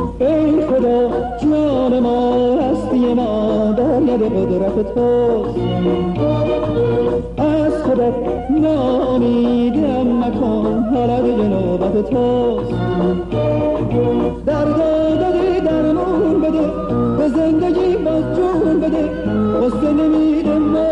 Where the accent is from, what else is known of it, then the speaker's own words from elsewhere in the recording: Isfahan, Iran; بنده هرچند که اصل پدر و مادرم مال آباده شیراز، یعنی از استان فارس هستم، بنده خودم در اصفهان متولد شدم، در اصفهان بزرگ شدم، در اصفهان چه میدونم حالا بگیم مکتب، کودکستان، دبستان، دبیرستان و دانشگاه رو در اصفهان تمام کردم.